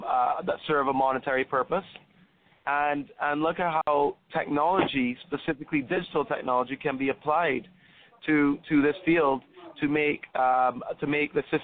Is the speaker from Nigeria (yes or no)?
no; Barbados; also born or lived in Canada; I was born in Barbados. Come from my mom's Trinidadian, my dad's Syrian. I did go to university in Canada, lived there for 4 years.